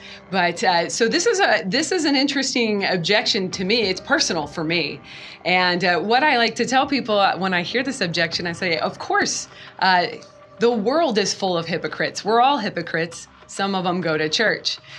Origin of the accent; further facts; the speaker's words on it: Pacific Northwest, United States; I did not grow up in a Christian home, and I'm from the Pacific Northwest, which is not overtly Christian